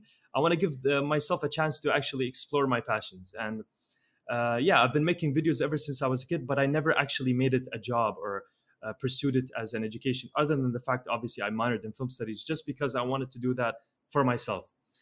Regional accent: Sharjah, United Arab Emirates; moved away as an adult; now in Canada; I'm 25 years old. I was born and raised in the United Arab Emirates, Sharjah. For those of you who don't know, it's right next to Dubai. And then when I was 18 years old, I moved all the way to Canada, where I studied there for 7 years.

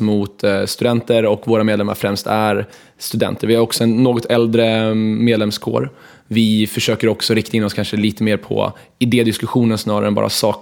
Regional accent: Stockholm, Stockholm County, Sweden; Jag är från Stockholm och nu var jag Hjorthagen, så jag är Hjorthagskille.

